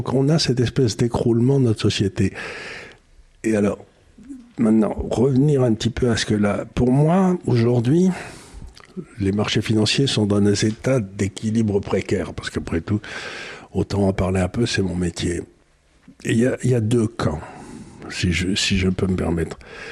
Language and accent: French; Occitanie, France; born or raised there